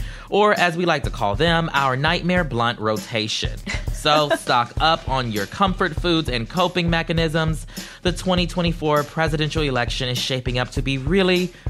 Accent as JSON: {"language": "English", "town": "Charleston", "region": "South Carolina", "country": "United States", "tie": "born or raised there", "said": "is set to announce her presidential bid this Wednesday in my hometown of Charleston"}